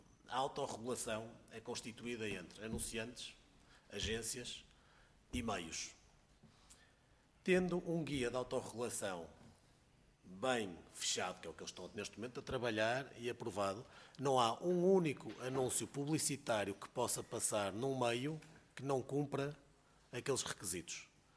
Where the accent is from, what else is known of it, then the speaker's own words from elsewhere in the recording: Portugal; como consumidor e como português